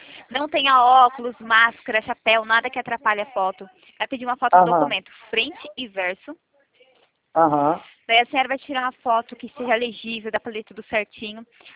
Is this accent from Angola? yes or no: no; São Paulo, Brazil; Eu sou de São Paulo, daí aqui é mais chuva mesmo.